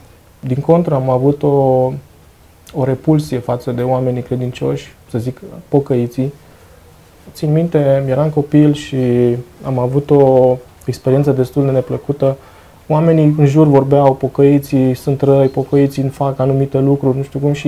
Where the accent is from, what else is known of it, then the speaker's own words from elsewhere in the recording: Brașov, Brașov County, Romania; numai eu am fost din Brașov.